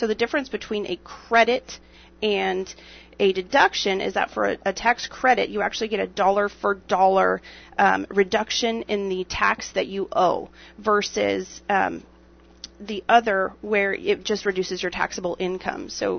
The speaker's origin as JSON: {"language": "English", "region": "Wyoming", "country": "United States", "said": "I came from Wyoming, and we did not."}